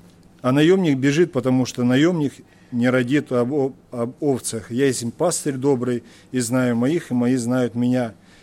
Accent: Altai Krai, Russia; Потому что я рос в Алтае, в Алтайском крае

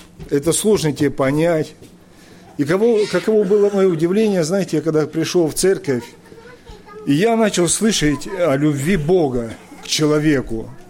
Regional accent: Altai Krai, Russia; Потому что я рос в Алтае, в Алтайском крае

